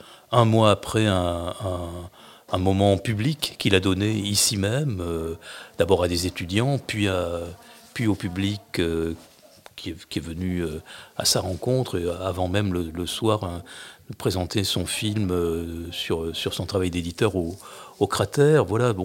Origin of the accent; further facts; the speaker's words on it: Castres, Occitanie, France; born there; et moi je suis né à Castres.